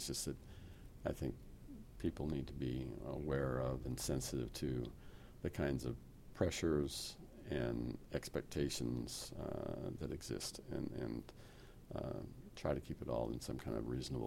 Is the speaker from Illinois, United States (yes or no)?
no; Sacramento, California, United States; And one of the other things, in growing up in Sacramento, my dad was involved in the Horseless Carriage Club.